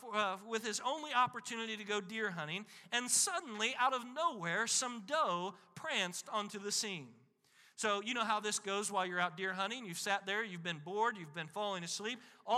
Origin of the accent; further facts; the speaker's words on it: Illinois, United States; a conservation officer in my home state of Illinois.